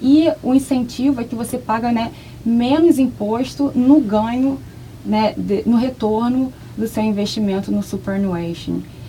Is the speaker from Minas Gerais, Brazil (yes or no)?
no; Niterói, Rio de Janeiro, Brazil; now in Australia; Eu vim para cá em 2013, em outubro. Então tem pouco mais de 5 anos. Eu sou do Rio de Janeiro, né, de Niterói.